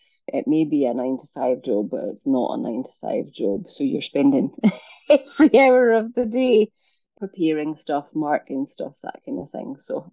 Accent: Forss, Scotland, United Kingdom; that was in the little rural post office / shop in the community that I was brought up in Forth in Caithness, just along the road from Dunray.

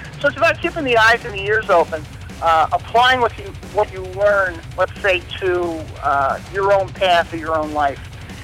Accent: New York, New Jersey area, United States; that punk rock that Dee Dee and I grew up on in the New York, New Jersey area when we were kids.

